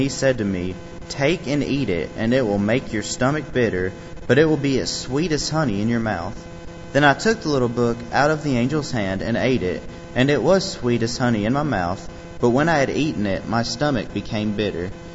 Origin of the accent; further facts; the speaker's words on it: McMinnville, Tennessee, United States; As he mentioned … I'm from McMinnville, Tennessee. Went to the Mount Leo congregation.